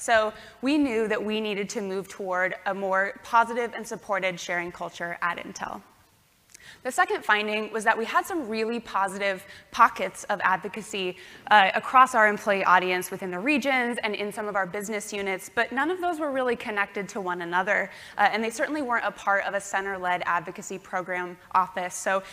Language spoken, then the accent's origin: English; Iowa, United States; now in Portland, United States; I was born and raised in Iowa. I now call Portland, Oregon home.